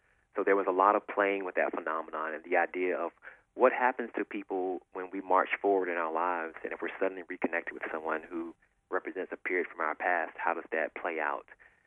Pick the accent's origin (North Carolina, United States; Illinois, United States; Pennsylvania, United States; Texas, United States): North Carolina, United States; Bolton; Yes, born and raised in the South in a very small town called Bolton, North Carolina.